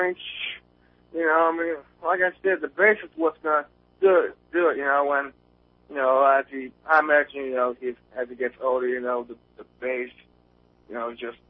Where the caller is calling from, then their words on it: Clarksville, Tennessee, United States; I'm calling from Clarksville, man.